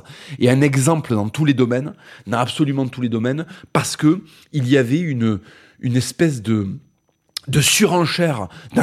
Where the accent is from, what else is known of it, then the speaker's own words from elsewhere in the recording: France; ça reste mon pays pour toujours. Voilà. Et notre devoir en tant que Français